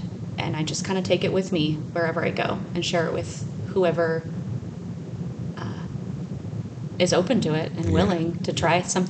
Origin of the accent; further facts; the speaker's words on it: Arizona, United States; Hey, everybody. … I'm from Arizona